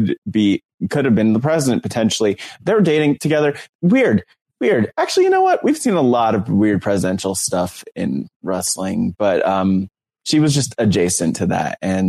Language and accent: English; New Jersey, United States; Like, I'm from North Jersey, and I've been in that arena.